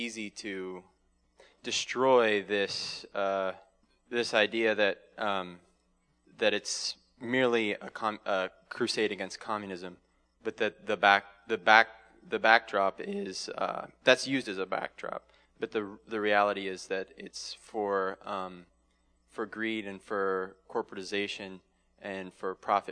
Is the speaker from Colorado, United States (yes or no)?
yes; Denver, Colorado, United States; I'm from Denver, Colorado.